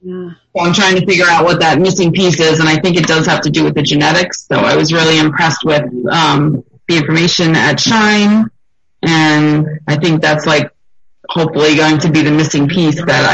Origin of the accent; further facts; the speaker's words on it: Long Island, New York, United States; I'm from Long Island, New York